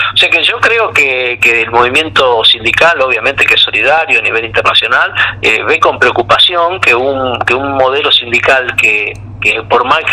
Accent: Tucumán, Argentina; yo siendo un hombre de provincia, siendo tucumano, sé lo que suele pasar en estos casos

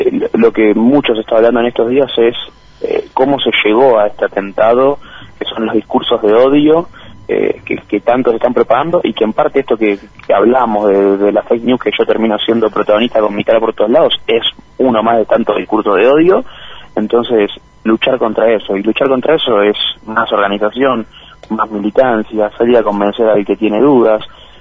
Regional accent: Buenos Aires, Argentina; now in Bariloche, Argentina; yo vivo en Lanús, soy de Buenos Aires, pero en este momento estoy en Bariloche

